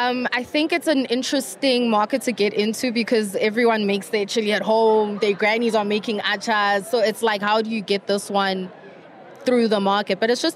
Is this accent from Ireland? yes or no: no; Midrand, Gauteng, South Africa; We're from Midrand.